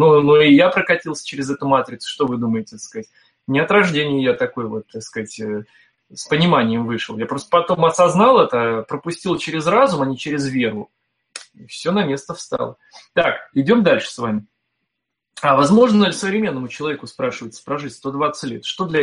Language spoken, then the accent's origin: Russian; Moscow, Russia; я коренной москвич, с 99-го года переехал жить в собственный дом в Подмосковье, в коттеджный поселок.